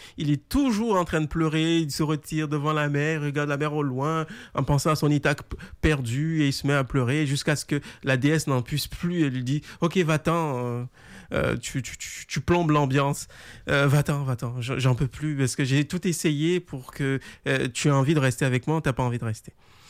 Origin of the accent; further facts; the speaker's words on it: Quebec, Canada; on n'est pas des néo-français, on est des Canadiens français. Et ensuite, désormais, on est devenus des Québécois.